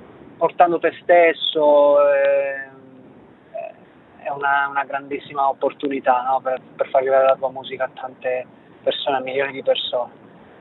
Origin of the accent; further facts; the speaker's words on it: Taranto, Apulia, Italy; io poi da Tarantino sento molto tutte le motivazioni che portano a quella manifestazione lì.